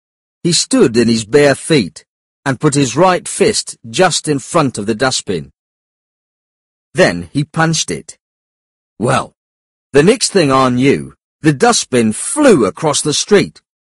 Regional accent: London, United Kingdom; I grew up in the East End of London, and I used to box as a kid.

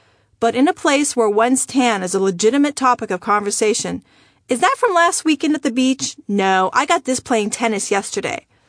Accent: Iran; I stood in front of the class and said, "Hello … I'm from Iran."

